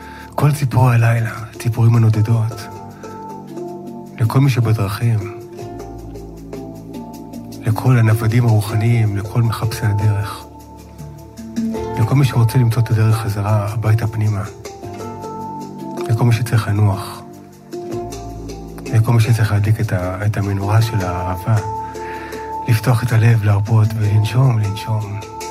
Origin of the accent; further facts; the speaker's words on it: Jerusalem, Jerusalem District, Israel; לגדול בירושלים, פעם, אני סך הכל, גדלתי בשנות ה-60